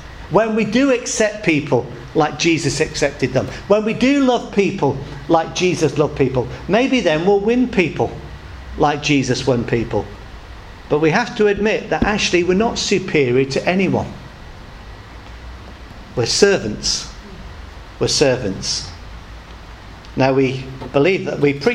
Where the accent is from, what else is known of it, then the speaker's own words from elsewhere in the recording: United Kingdom; The fact that I'm British, no, it doesn't at all.